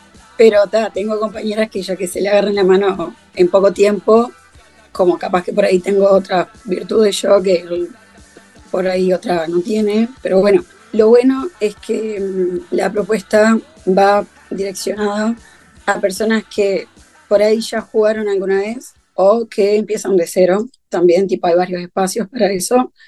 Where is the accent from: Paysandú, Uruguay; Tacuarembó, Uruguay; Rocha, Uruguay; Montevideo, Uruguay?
Rocha, Uruguay; Lascano; moved away; hice otros deportes allá en Lascano también. Pero al venirme, como que tuve que dejar todo eso allá en mi ciudad.